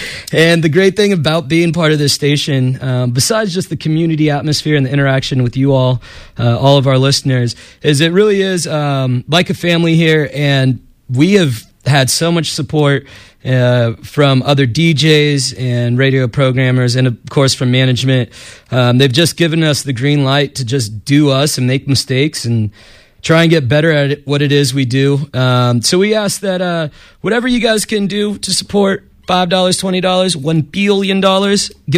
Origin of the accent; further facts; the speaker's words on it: California, United States; I'm from the Bay.